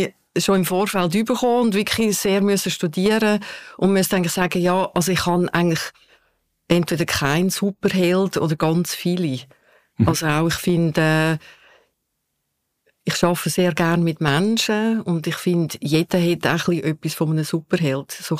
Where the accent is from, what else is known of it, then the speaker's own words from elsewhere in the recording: Schwyz, Switzerland; moved away as an adult; Und es ist ja eigentlich mein Heimatkanton, der Kanton Schweiz. Ich bin aber schon mit 19 von hier weggezogen.